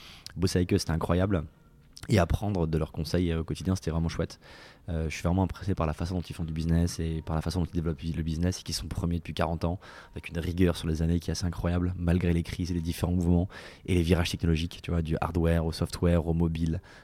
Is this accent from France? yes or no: yes; France; also born or lived in San Francisco, United States; leur bureau était près de chez moi à San Francisco et j'étais le seul français de leurs investissements.